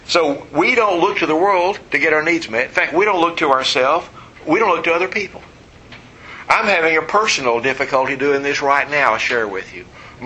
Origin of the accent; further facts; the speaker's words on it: Texas, United States; also born or lived in South Louisiana; I grew up in West Texas, but I spent a couple of years in South Louisiana. And all of my neighbors were Catholic. We were about the only Baptist there in the early 60s.